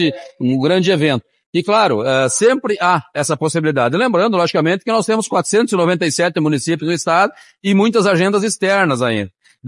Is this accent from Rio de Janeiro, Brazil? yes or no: no; Lagoa Vermelha, Rio Grande do Sul, Brazil; E poder trazer para a minha terra, para a nossa Lagoa Vermelha, para a nossa região, essa oportunidade de aprender